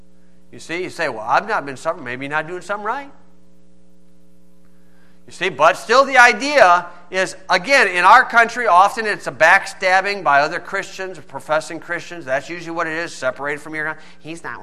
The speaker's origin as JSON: {"language": "English", "town": "Rensselaer", "country": "United States", "said": "I said, ah, we're just a bunch of nuts from up in Rensselaer."}